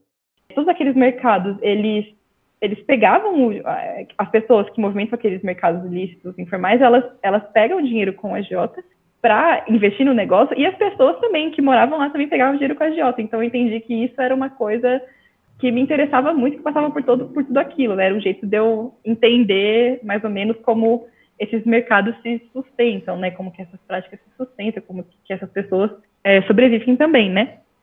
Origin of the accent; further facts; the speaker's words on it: São Paulo, Brazil; moved away as an adult; E aí eu sou de São Paulo, nasci e cresci em São Paulo, e decidi ir para o Rio de Janeiro